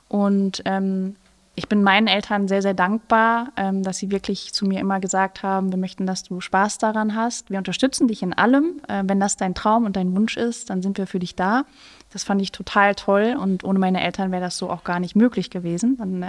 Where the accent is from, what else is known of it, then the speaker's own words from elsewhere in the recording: St. Goar, Rhineland-Palatinate, Germany; in St. Goar, in der Lorelei, da wo ich herkomme.